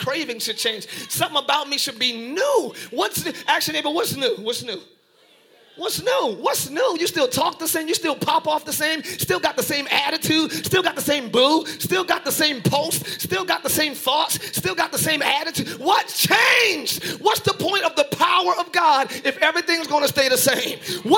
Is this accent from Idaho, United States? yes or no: no; New Jersey, United States; I'm from Jersey. I moved to a new place. I don't expect any of the same company here. I left that for a reason.